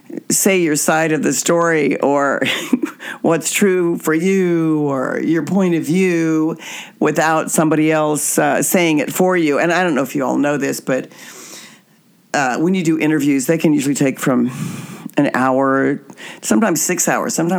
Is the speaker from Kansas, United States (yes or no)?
yes; Wichita, Kansas, United States; But let's say I'm in a store in my hometown of Wichita, Kansas. That's where we're broadcasting from right now.